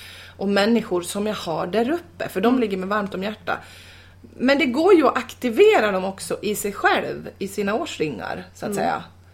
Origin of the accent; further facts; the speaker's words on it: Ludvika, Dalarna County, Sweden; då kan jag också tänka på hemmatrakter, alltså min skog, mina vägar, mina gator hemma i Ludvika liksom.